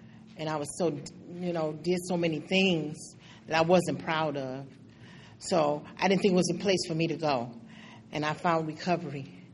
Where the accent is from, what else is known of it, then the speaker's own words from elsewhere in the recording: Flint, Michigan, United States; I'm from Flint, Michigan.